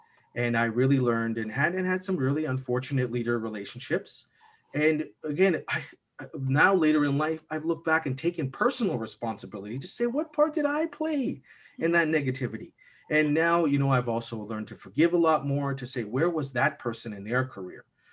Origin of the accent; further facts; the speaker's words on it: Toronto, Ontario, Canada; I'm born and raised in Toronto, but my work has me crossing the country 40 times a year.